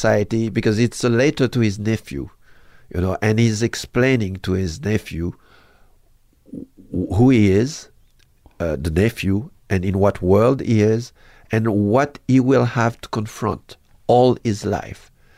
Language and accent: English; Haiti; So I grew up even in Haiti, from 4 to 8, watching American film.